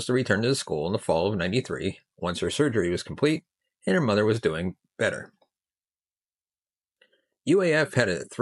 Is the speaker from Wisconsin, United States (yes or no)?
no; Alaska, United States; This one takes us far away, back to my home state of Alaska.